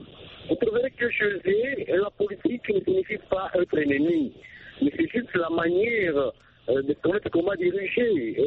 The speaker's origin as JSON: {"language": "French", "country": "DR Congo", "said": "ici chez nous en RDC"}